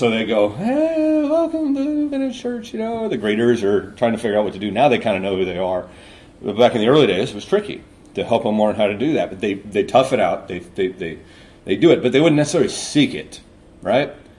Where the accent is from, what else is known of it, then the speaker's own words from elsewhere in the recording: California, United States; obviously forgetting that I was born and raised in California myself.